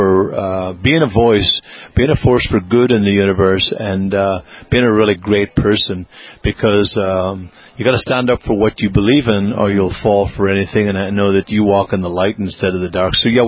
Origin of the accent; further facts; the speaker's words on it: Ireland; I'm a leprechaun from Ireland.